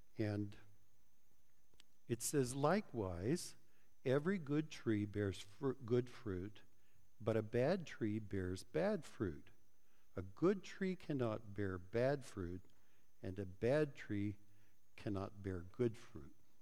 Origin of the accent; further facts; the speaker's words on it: Colorado, United States; So I remember growing up in Colorado, we had a lot of orchards around there